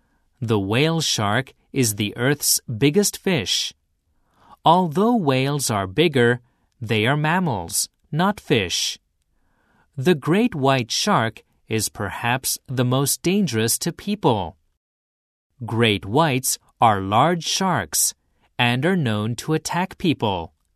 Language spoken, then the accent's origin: English; Madison, Wisconsin, United States; English is a second language; also born or lived in California; now in Urayasu, Japan; I'm from Madison, Wisconsin. It is near the Great Lakes.